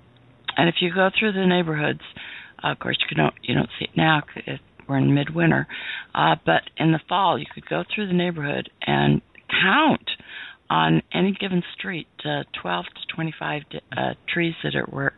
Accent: California, United States; I grew up in California.

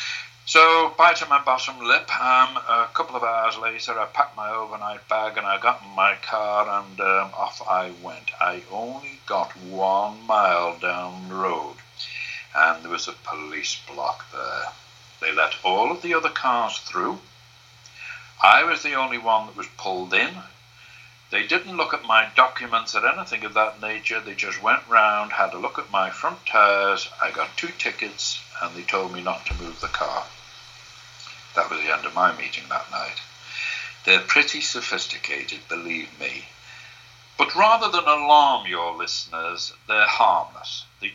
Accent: Ireland; now in Spain; sorry, Dan, I do tend to ramble on, you know, but you ask me how you talk. I'm Irish. Forgive me.

